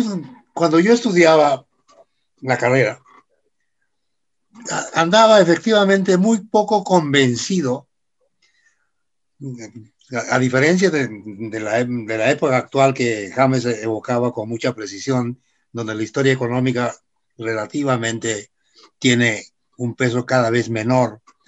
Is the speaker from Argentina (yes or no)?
no; Peru; also born or lived in Colombia; Sí, mire, yo soy peruano, todavía, formalmente por lo menos